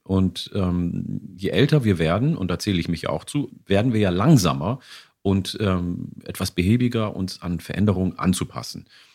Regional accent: Ethiopia; first language Oromo; German is a second language; Weil zu Hause spreche ich Afan Oromo, das ist meine Muttersprache, meine Vatersprache, meine erste Sprache.

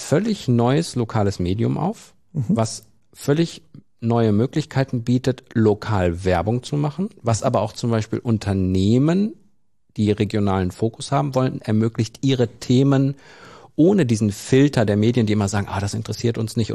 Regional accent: North Rhine-Westphalia, Germany; im Kreis Soest, meiner Heimat

